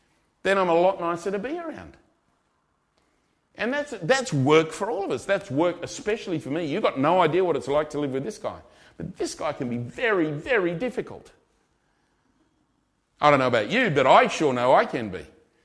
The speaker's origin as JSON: {"language": "English", "country": "Australia", "tie": "born or raised there", "accent": "Australian", "moved": "yes", "lives_now": "United Kingdom", "said": "See, for me, even though I'm Australian and I've got an Australian accent, I'm not parochial about being Australian because I'm in England."}